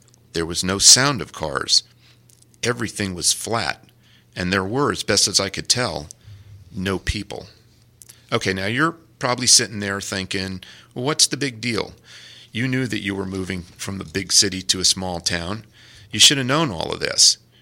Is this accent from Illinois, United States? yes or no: no; New York, United States; The woman at the hardware store chatted me up a bit. I told her I was from New York.